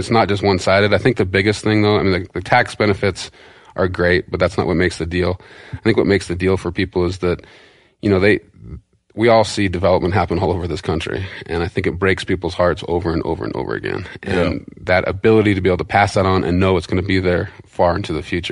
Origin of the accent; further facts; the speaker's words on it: Montana, United States; But so I grew up on the East Fork, fishing like salmon fly hatch there.